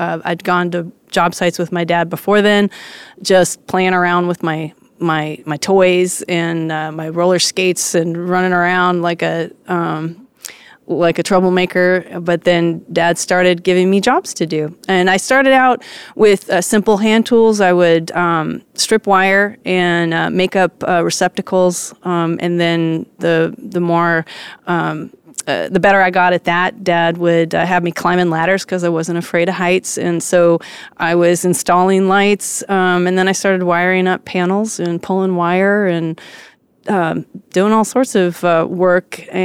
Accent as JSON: {"language": "English", "region": "California", "country": "United States", "tie": "born or raised there", "said": "So I grew up all around Southern California."}